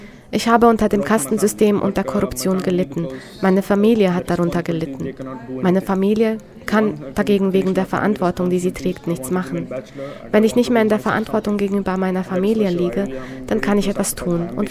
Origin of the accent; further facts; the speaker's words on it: Hyderabad, Telangana, India; German is a second language; moved away as an adult; now in Magdeburg, Germany; Ich komme aus Indien, aus der Stadt Hyderabad. Ich bin seit mehr als 3 Jahren in Deutschland und studiere gerade einen Masterstudiengang in Magdeburg.